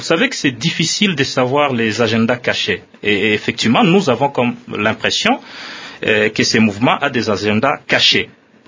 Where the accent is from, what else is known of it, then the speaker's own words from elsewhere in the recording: DR Congo; Nous tous nous souhaitons que notre diplomatie fasse des progrès, puisque nous sommes des Congolais.